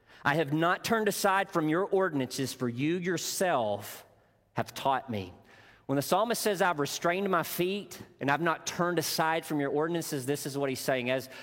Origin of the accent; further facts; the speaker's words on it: Arkansas, United States; Growing up in Northeast Arkansas, my father, my brother, and I, we were avid duck hunters.